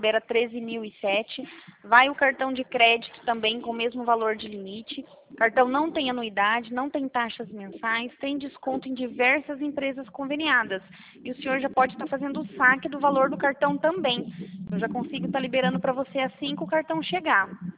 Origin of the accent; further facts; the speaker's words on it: Campinas, São Paulo, Brazil; Eu sou de São Paulo, Campinas.